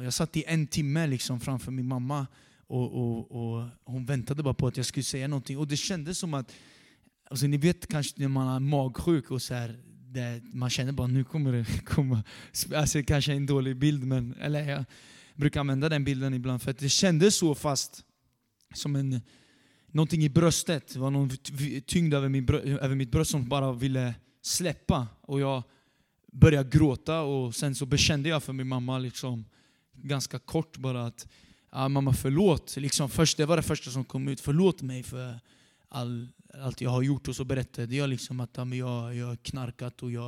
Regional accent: Norrköping, Östergötland, Sweden; så är jag uppvuxen i Norrköping. Och väldigt tidigt så hamnade jag väldigt snett redan som barn.

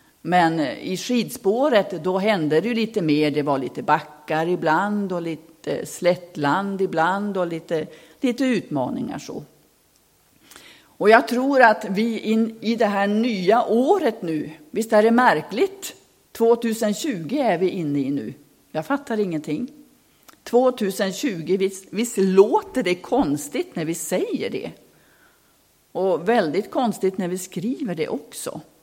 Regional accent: Robertsfors, Västerbotten County, Sweden; en skidtävling som var ett par mil söder då om Robertsfors där jag kommer ifrån.

